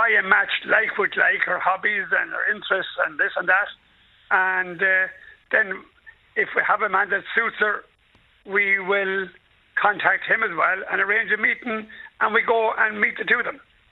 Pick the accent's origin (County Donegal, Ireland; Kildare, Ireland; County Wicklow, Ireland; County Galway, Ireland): County Galway, Ireland; Galway; now in Trim, Ireland; I'm originally from Galway.